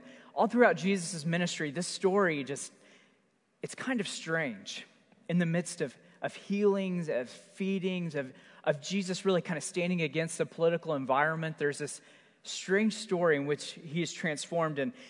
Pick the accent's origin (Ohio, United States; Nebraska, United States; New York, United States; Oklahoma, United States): Oklahoma, United States; kind of growing up in Oklahoma, we would call it the swap meet.